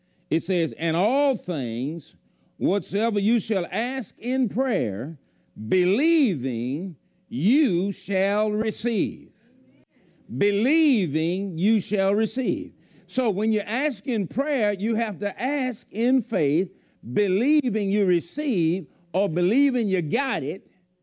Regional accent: Bayou Rapids, Louisiana, United States; Well, you know, I grew up on Bayou Rapids out there

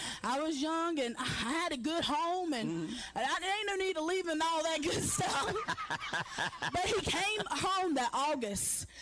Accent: Dallas, Texas, United States; I'm from Dallas, Texas.

